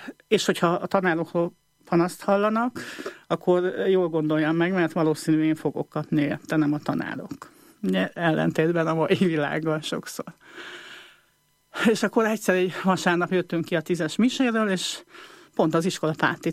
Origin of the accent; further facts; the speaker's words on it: Uzhhorod, Zakarpattia Oblast, Ukraine; a szocialista rendszerben, Ungváron, a Szovjetunióban, ugye, én egy olyan országban születtem, ami ma már nem létezik